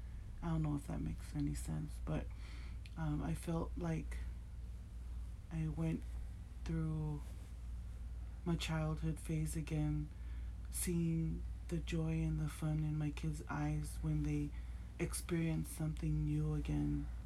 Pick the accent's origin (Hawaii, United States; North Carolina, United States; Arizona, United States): Hawaii, United States; born there; I was born in Hawaii